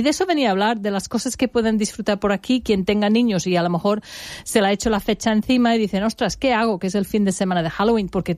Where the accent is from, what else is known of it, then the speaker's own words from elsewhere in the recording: England, United Kingdom; Spanish is a second language; now in Spain; Y de hecho yo, hasta que no llegué a vivir en España, yo soy inglesa nativa, cuando llegué a vivir aquí